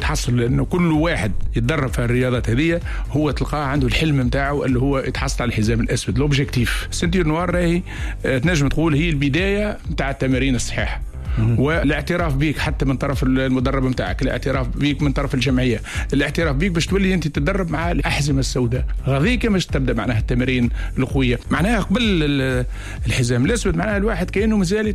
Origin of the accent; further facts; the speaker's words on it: Tunisia; حتى عندنا في تونس مثلا الكيك بوكسينج ما عندهمش الأحزمة